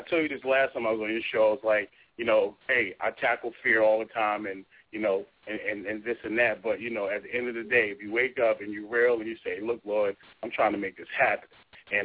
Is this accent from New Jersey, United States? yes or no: yes; Newark, New Jersey, United States; I mean, from where I come from, you know, I grew up in Newark, and, you know, I was mostly in the project areas.